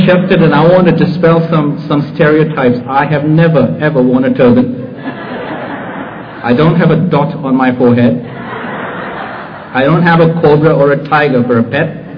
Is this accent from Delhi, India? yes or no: no; Mumbai, Maharashtra, India; moved away as an adult; I grew up in Bombay, India. I left the shores of Bombay at the age of 22